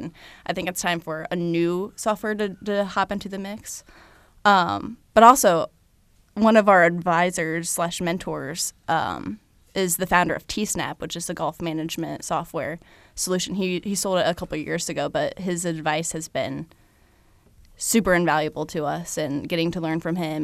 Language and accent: English; Carmel, Indiana, United States; where I do have connections in my hometown of Carmel, Westfield, Indiana